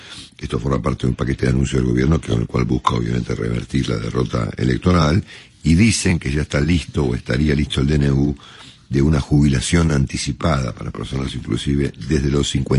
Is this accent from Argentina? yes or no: yes; Argentina